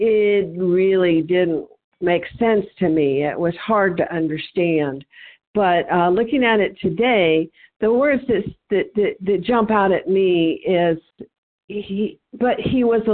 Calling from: Tennessee, United States; Yes, I'm calling from Tennessee, and I appreciate everybody that has shared and everybody that has contributed to this meeting.

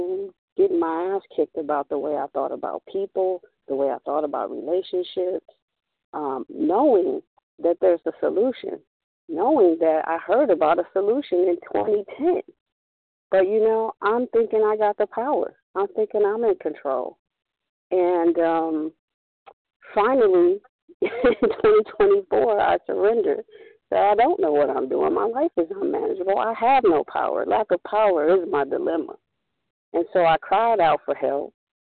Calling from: California, United States; Peace, family. … in California.

